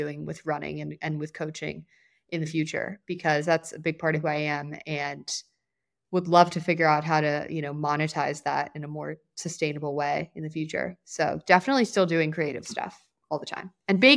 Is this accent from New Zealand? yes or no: no; East Coast, United States; we were both born and raised on the East Coast and we're comfortable in good jobs on the East Coast